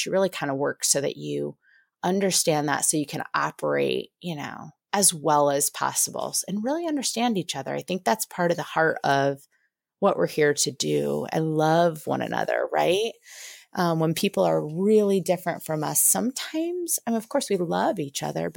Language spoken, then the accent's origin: English; New England, United States; moved away as an adult; now in Arizona, United States; my husband and I relocated from New England out to Arizona about seven, almost 8 years ago. And when we moved out here, you know, we were both raised in New England, where we had really strong roots and strong connections.